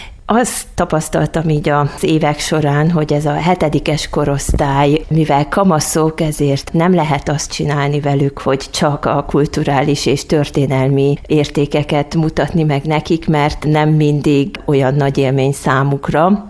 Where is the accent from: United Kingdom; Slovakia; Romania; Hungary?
Romania; Harghita; A harmadik napon volt a Csíki nap, ami számomra azért volt különleges, mert hát az én szülőföldem.